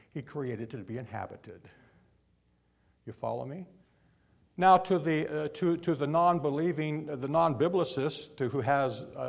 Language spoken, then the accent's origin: English; United States; born there; I'm patriotic. I'm thankful that I was born in America.